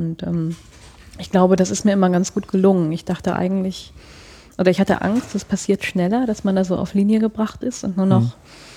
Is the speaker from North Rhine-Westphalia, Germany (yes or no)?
yes; North Rhine-Westphalia, Germany; Das war halt im Sauerland auch so ein Verein, der Besäufnisse organisierte